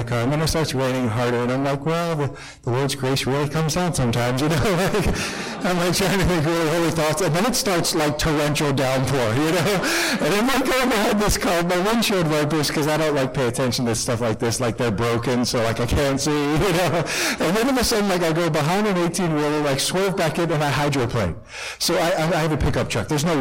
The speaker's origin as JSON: {"language": "English", "town": "Pittsburgh", "region": "Pennsylvania", "country": "United States", "said": "as John Paul mentioned, and I am from Pittsburgh."}